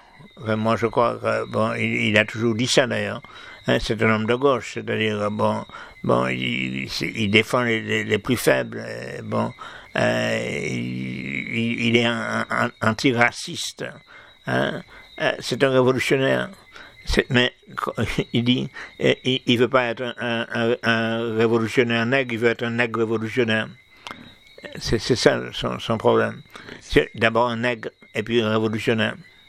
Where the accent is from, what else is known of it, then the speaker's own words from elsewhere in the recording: Martinique; chez nous, à la Martinique